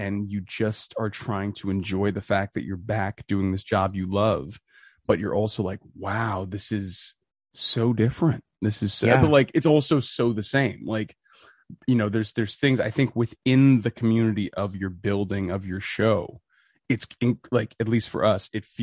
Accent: Boston, Massachusetts, United States; my buddy Adam Grossman works for the Red Sox, and I'm from Boston.

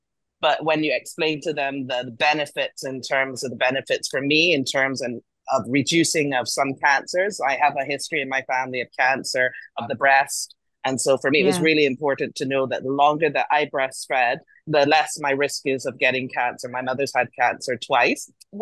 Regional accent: Barbados; now in United States; I'm not actually from the US, I'm from Barbados in the Caribbean.

